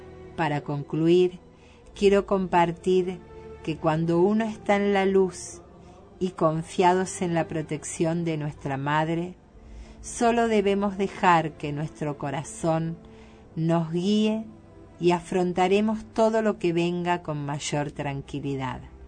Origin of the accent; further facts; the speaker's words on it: Chile; now in Buenos Aires, Argentina; desde octubre del año pasado, que me establecí en Buenos Aires. Soy chileno. Mi juventud la pasé en Buenos Aires estudiando acá, pero posteriormente volví a mi país de nacimiento. Este intervalo duró nada menos que 25 años. Y finalmente retorné a mi país adoptivo, Argentina.